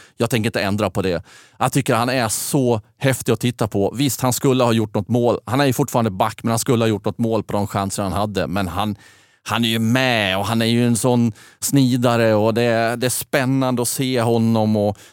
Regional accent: Fagersta, Västmanland County, Sweden; Men jag är från Fagersta i övrigt

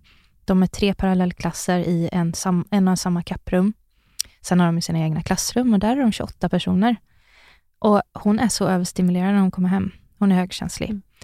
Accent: Sunne, Värmland, Sweden; jag växte upp i Sunne i Värmland.

